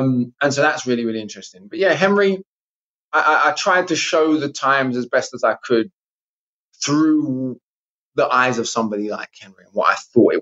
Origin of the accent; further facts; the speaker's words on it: London, United Kingdom; growing up in London.